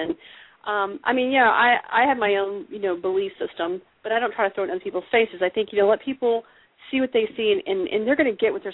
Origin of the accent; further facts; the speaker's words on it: Texas, United States; I grew up in Texas.